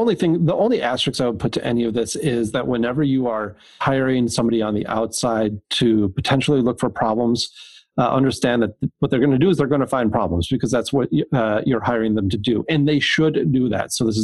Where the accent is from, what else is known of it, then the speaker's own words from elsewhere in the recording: Minnesota, United States; So even though I'm from Minnesota, I'm not a hockey player.